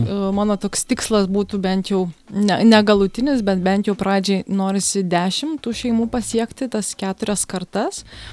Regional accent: Dzūkija, Lithuania; kiek tenka irgi daug keliauti ir pasakai, kad esi iš Dzūkijos. Nu, aš niekuomet neatsakau, klausiu, iš kur tu esi, tai aš sakau, iš Dzūkijos sostinės.

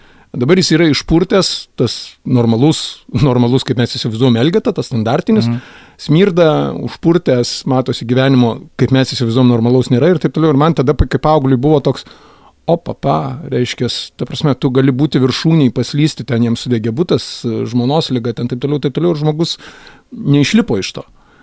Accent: Alytus, Alytus County, Lithuania; vat būtent aš pats alytiškis, ane, sėdėjau parke

